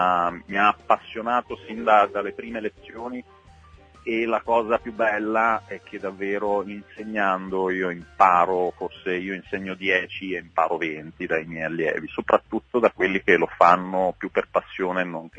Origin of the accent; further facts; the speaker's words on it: Apulia, Italy; now in Milan, Italy; perché io sono pugliese in realtà, non sono di Milano, sono stato adottato da questa città.